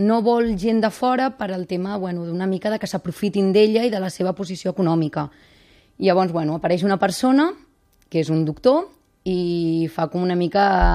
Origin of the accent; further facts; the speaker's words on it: Blanes, Catalonia, Spain; now in Malgrat de Mar, Spain; De Blanenca.